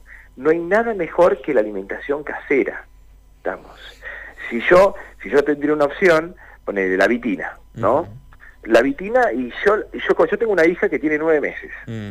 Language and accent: Spanish; Argentina; born there; Nosotros hablamos castellano porque nacimos en la Argentina.